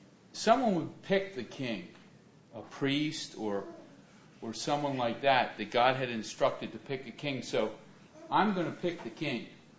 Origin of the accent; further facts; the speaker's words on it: United States; Being American, I myself really don't have a good concept of a king